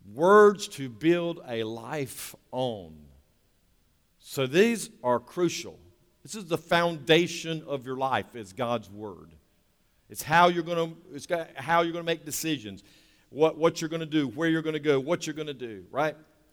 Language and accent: English; North Carolina, United States; We're from North Carolina, right? Y'all, maybe y'all didn't have experience with this, but we got cows around here.